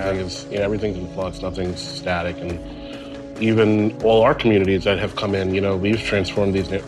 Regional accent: Queens, New York, United States; Yeah, we grew up together in Queens.

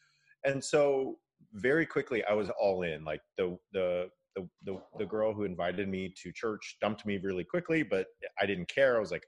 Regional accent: California, United States; So I grew up in a largely non-religious home. My dad is Japanese American, and I grew up in California.

